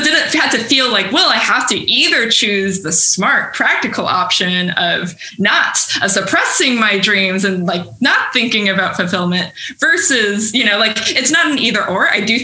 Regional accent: Washington, United States; So I was living in Seattle. I was like, I'm here out of inertia. Like, I grew up in Washington State.

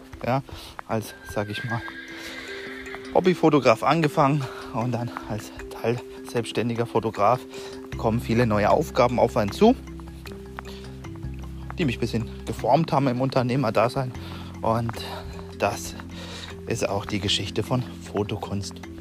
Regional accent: Bavaria, Germany; moved away; Bin rausgekommen aus Franken, wo ich herkomme und hatte da viele Chefpositionen auch in den Küchen

